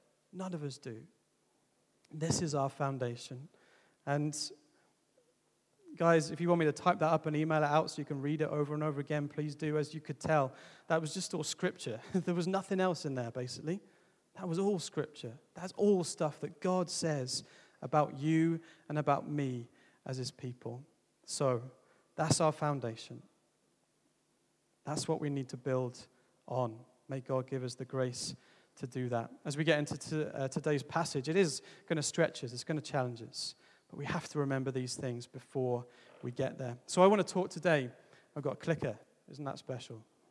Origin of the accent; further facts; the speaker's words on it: England, United Kingdom; I'm saying nothing, I'm English, so I won't get away with it.